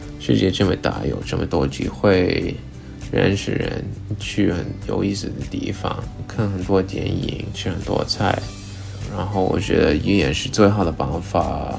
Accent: Los Angeles, California, United States; Chinese is a second language; 我现在是大二的学生，家在洛杉矶。我专业是国际关系和东亚语言文化。我在学中文和日文。我是从七年级学中文。我妈妈是香港人，但她没有教我粤语

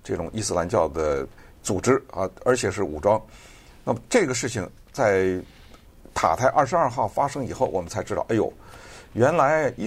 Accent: United States; Chinese is a second language; 再炸，我们美国人的情报会掌握的，会知道他们在哪里。

